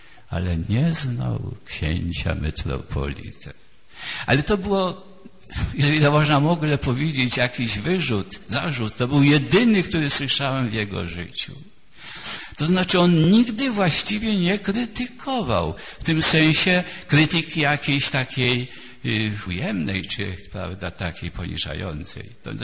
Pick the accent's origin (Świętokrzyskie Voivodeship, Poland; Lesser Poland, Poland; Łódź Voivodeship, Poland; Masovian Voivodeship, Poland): Masovian Voivodeship, Poland; Warsaw; ja z Warszawy, a on tam prawie w Krakowie